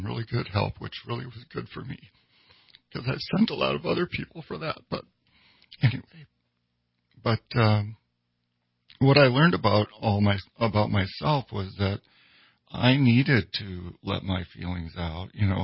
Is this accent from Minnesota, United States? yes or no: yes; Minnesota, United States; Well, so I grew up in Minnesota, and it's a German household.